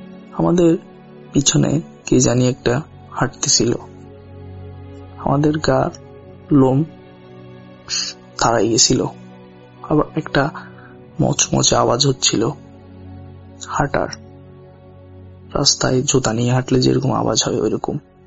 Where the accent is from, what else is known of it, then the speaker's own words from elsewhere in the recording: Sonagazi, Chittagong Division, Bangladesh; আমার বাড়ি হচ্ছে তাকিয়া বাজার পাইকপাড়া ফেনী সোনাগাজীতে।